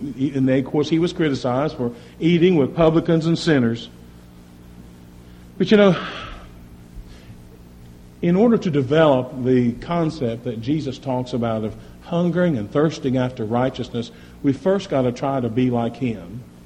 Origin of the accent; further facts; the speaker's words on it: West Virginia, United States; but you know that's because I'm from West Virginia. That's what you do there, right?